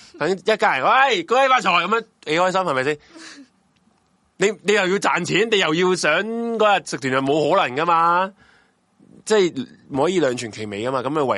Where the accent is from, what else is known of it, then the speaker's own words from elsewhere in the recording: Malaysia; 不是，我都是大马人，所以明白个情况。